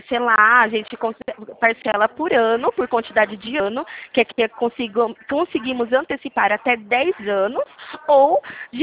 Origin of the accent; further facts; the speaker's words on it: Leme, São Paulo, Brazil; Não, eu sou daqui de Leme, SP, sou do interior de São Paulo, sabe onde fica?